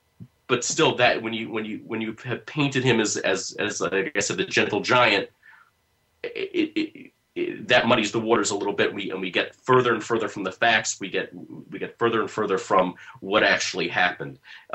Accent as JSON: {"language": "English", "region": "Maryland", "country": "United States", "tie": "born or raised there", "said": "I remember growing up in Montgomery County, Maryland"}